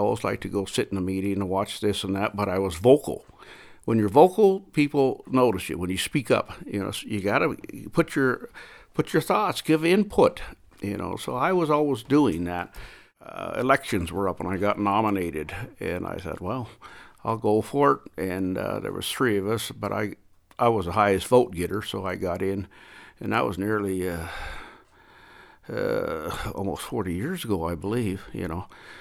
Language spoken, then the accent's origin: English; Harlem, Montana, United States; also born or lived in Helena / Chinook; I grew up in Harlem. I was born in Helena. I grew up in Harlem and Chinook in Blaine County. There was lots of Little Shell tribal members there.